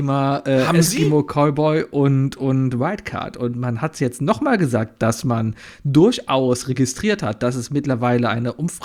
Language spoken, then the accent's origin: German; Cologne, North Rhine-Westphalia, Germany; NDR habe ich ja als Kölner relativ wenig Einfluss